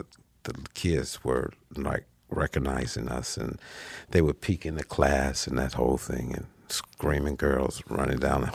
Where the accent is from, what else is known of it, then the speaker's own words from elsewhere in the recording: Gary, Indiana, United States; we're from Gary, Indiana. From Gary.